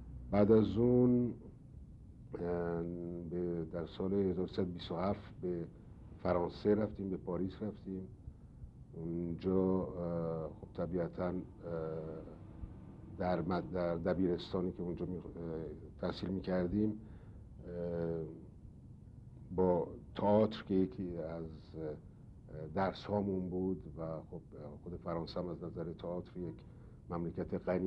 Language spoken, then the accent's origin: Persian; Tehran, Tehran Province, Iran; also born or lived in Izmir; در 1312 در تهران به دنیا آمدم، در خیابون ری سر کوچه آبشار. تحصیلات ابتدایی مو در تهران انجام دادم.